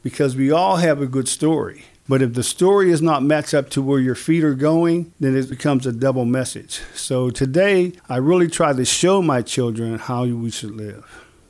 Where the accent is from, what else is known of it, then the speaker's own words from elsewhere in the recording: McKeesport, Pennsylvania, United States; also born or lived in Chicago / Los Angeles; I'm a lifelong resident of McKeesport. I've been here all my life, born and raised in McKeesport.